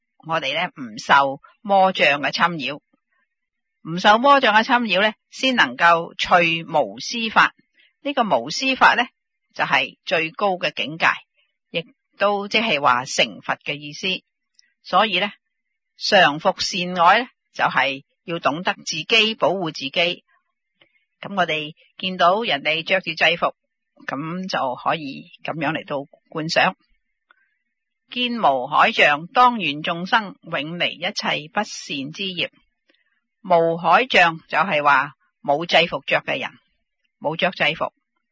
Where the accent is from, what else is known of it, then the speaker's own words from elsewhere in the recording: China; 呢个系印度人嘅心量，我中国人就冇呢样啦